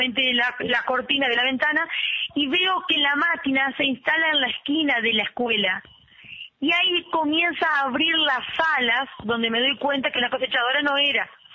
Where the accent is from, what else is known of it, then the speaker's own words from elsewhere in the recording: Fray Bentos, Río Negro, Uruguay; somos más de 20 las maestras que somos de Fray Bentos y vamos a trabajar como maestras unidocentes